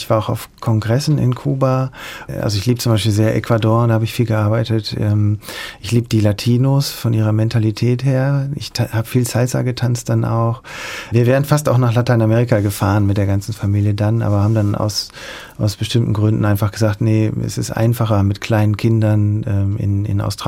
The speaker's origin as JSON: {"language": "German", "region": "North Rhine-Westphalia", "country": "Germany", "said": "also wenn man aus dem Rheinland kommt, ich komme ja aus der Köln-Bonner Bucht, da haben wir lange gelebt, das ist eine sehr diesige Gegend."}